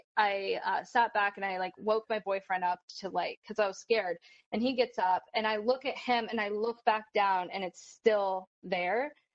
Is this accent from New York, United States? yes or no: no; Spokane, Washington, United States; We had one in my hometown of Spokane, Washington.